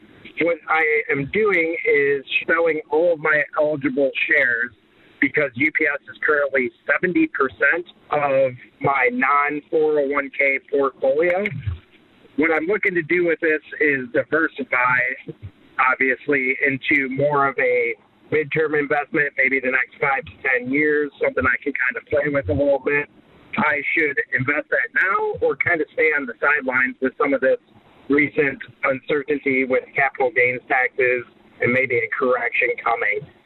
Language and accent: English; Illinois, United States; I'm from Illinois.